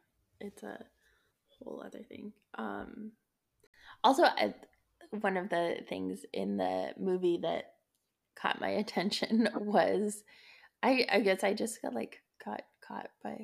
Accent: Colorado, United States; Yeah, and I grew up in Colorado. We don't do earthquakes in Colorado.

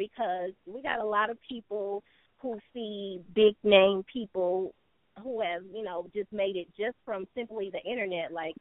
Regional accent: Milwaukee, Wisconsin, United States; growing up in Wisconsin, Milwaukee, it is not a lot of stores.

